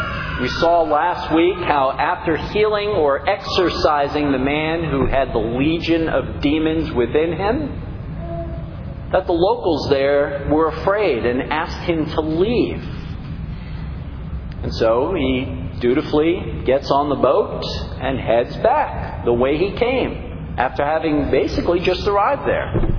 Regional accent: New York City, New York, United States; But I grew up in New York City, the largest city in the United States, population-wise.

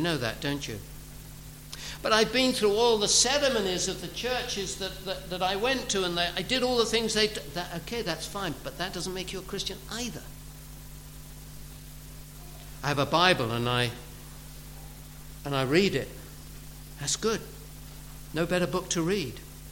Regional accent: England, United Kingdom; born there; But I was born in England. I was.

